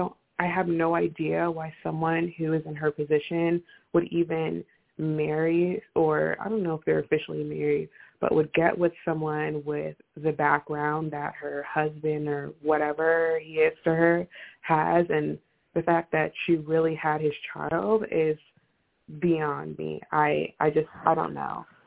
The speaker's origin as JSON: {"language": "English", "region": "New York", "country": "United States", "said": "I'm from New York, so, like, she's huge."}